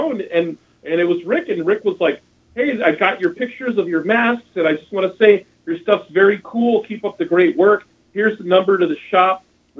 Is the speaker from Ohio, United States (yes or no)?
no; Florida, United States; Like, I grew up in South Florida, you know, didn't have resources or any way to get the stuff